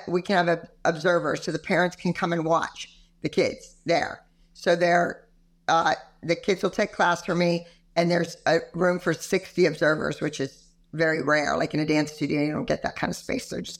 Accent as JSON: {"language": "English", "town": "Pittsburgh", "region": "Pennsylvania", "country": "United States", "said": "I'm from Pittsburgh, Pennsylvania. We have the real Stanley cup several times."}